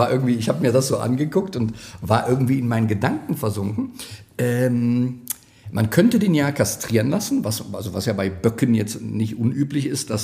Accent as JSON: {"language": "German", "town": "Cologne", "region": "North Rhine-Westphalia", "country": "Germany", "said": "jetzt wir als Kölner"}